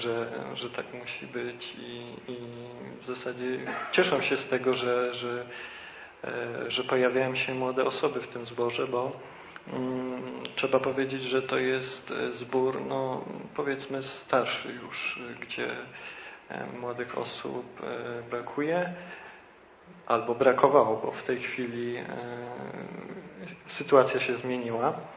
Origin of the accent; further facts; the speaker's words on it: Kozy, Silesian Voivodeship, Poland; No ja akurat wychowałem się w zborze w Kozach Dolnych. Teraz uczęszczam do zboru w Niepołomicach ze względu na zmianę miejsca zamieszkania.